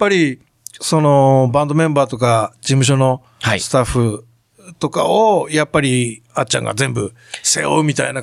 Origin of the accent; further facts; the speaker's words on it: Hokkaido, Japan; まあ僕ね、北海道出身なんですよ、実は。